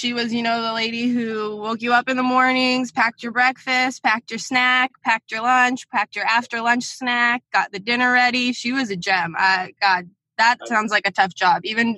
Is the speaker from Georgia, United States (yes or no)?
no; Orange, California, United States; I grew up in the city of Orange, so I always have to say that. City of Orange in Orange, Californ